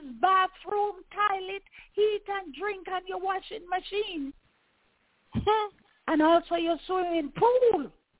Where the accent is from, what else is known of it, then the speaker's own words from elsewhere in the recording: Jamaica; And that is because I'm a Jamaican.